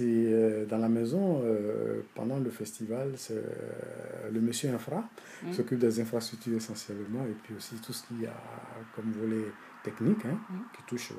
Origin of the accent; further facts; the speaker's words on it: Burkina Faso; que ce soit chez nous au Burkina ou bien ailleurs